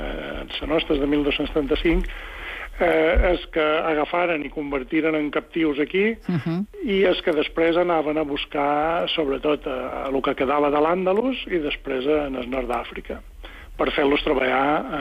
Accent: Santa Eulària des Riu, Balearic Islands, Spain; Sí, bé, jo som de Santa Eulària, som de fora vila, diguem.

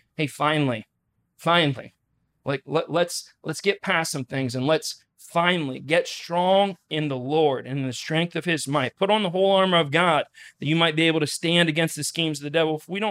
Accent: Dover, Ohio, United States; I grew up in Northeast Ohio. We were just talking with the crew about growing up in Northeast Ohio in a town called Dover.

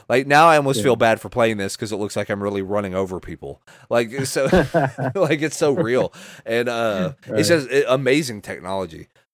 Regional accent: Oklahoma, United States; born there; I mean, hell, I was born in Oklahoma where they had the land run. And like now I live in Texas.

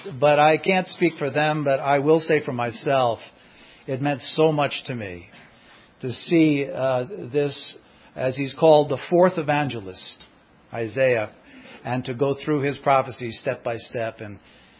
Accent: New York City, New York, United States; and I come from New York City.

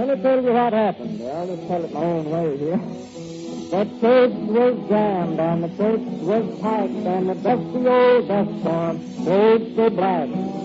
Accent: Okemah, Oklahoma, United States; Well, I come from Okina, Oklahoma. Out in that country, there ain't nothing in the world to stop that north wind but a barbed wire fence.

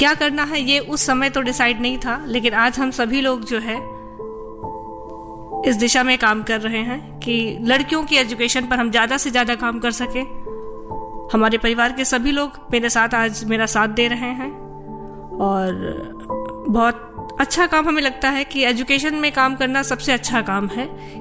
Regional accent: Uttar Pradesh, India; आपके गोंडा से थोड़ी सी दूरी पर हमारा गांव है।

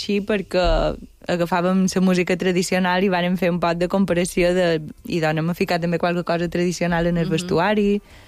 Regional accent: Llucmajor, Balearic Islands, Spain; De Llucmajor.

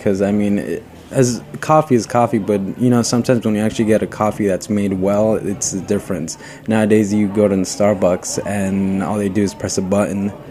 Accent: Florida, United States; now in New York, United States; I've been here in New York for about 2 years. I'm usually from Florida, which isn't a foodie place.

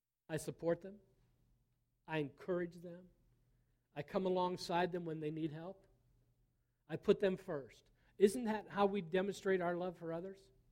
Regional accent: Ohio, United States; Kyle's from the Deep South. I'm from Ohio. There are regional differences.

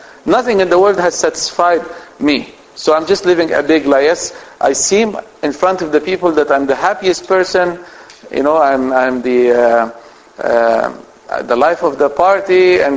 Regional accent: Toronto, Ontario, Canada; I come from Toronto, that is even colder than down here.

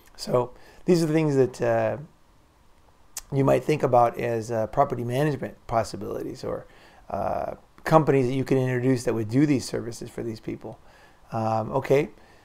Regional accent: San Clemente, California, United States; Most buildings in my hometown in San Clemente are single or two stories.

